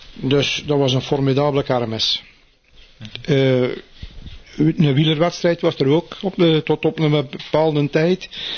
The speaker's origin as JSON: {"language": "Dutch", "town": "Maldegem", "region": "East Flanders", "country": "Belgium", "tie": "born or raised there", "said": "In Maldegem op Meuntje. Dat is Café Molentjesplein. Dat was mijn thuis daar. Mijn vader was daar klompenmaker. En hier het café. En daar ben ik dus geboren."}